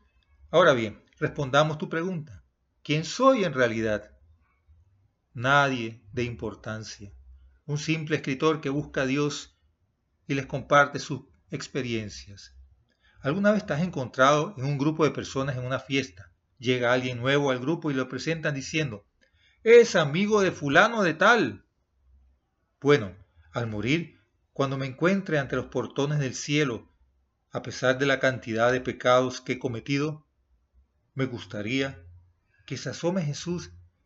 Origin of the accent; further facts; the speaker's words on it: Colón, Panama; born there; Nací en Colón, una de las 10 provincias de Panamá, una ciudad costera llena de historia, de la cual han surgido grandes pensadores y escritores. Siempre me he sentido colonense.